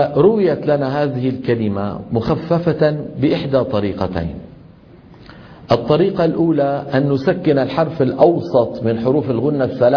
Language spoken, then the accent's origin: Arabic; Damascus, Damascus Governorate, Syria; لما ينزل إلى دمشق اللي هي مدينتي أنا